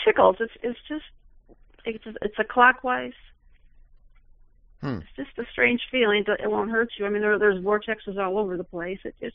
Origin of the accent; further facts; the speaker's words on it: Illinois, United States; I'm from Illinois, and I never knew that we had a triangle in Illinois.